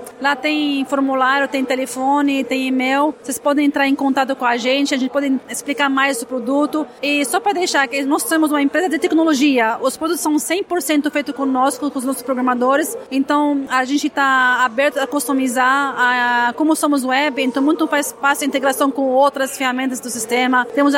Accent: Lebanon; Portuguese is a second language; now in Brazil; Eu sou libanesa, né? Nasci no Líbano, estou 20 anos aqui no Brasil.

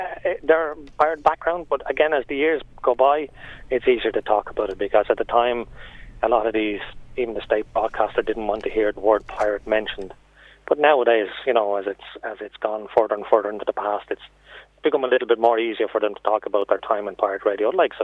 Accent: Sandymount, Leinster, Ireland; Like, I'm from Sandy Mount, so there's Radio Sandy Mount, and Radio Snowflake was in my area

